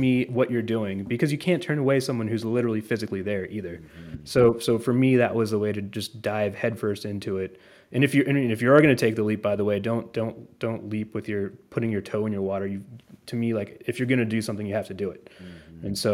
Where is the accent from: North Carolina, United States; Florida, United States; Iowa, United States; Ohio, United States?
North Carolina, United States; I'm also from North Carolina originally, so that was not a difficult decision to make